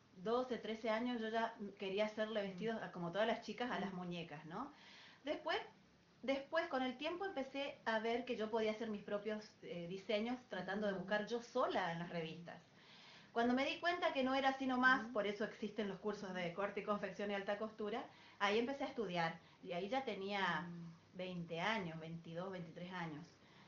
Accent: Jardín América, Misiones, Argentina; also born or lived in La Plata; now in Posadas, Argentina; Yo nací en La Plata, Buenos Aires, y me crié acá prácticamente en Jardín América hasta los 13 años y después vinimos a vivir acá a Posadas y desde ahí estoy acá y ahora tengo 41 años

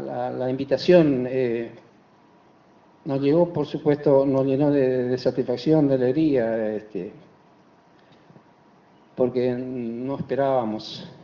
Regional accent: Goya, Corrientes, Argentina; also born or lived in Tucumán; now in Misiones, Argentina; Yo soy de cuna correntina, de Goya.

